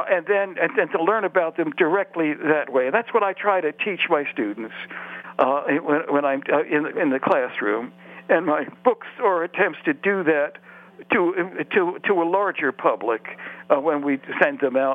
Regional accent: Maryland, United States; I grew up in Maryland. It's a border state, but with a very large African-American population.

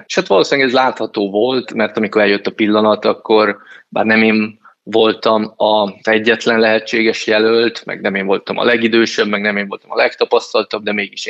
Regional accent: Algeria; én Algériában nőttem föl, illetve ott éltünk pár évet a szüleimmel.

